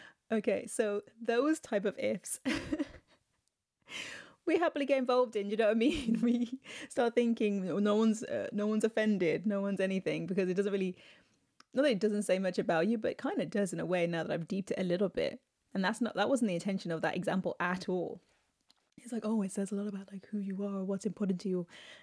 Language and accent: English; England, United Kingdom; I said Z, it's Z, I'm English.